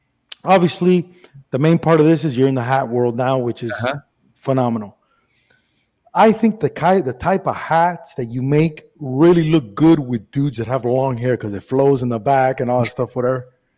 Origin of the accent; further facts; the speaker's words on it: Miami, Florida, United States; also born or lived in Cuba / Spain; Dude, I was born in Cuba, but I was raised in Miami.